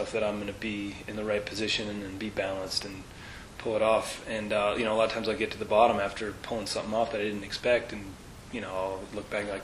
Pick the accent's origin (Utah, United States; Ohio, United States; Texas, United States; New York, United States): Utah, United States; Park City; when I grew up in Park City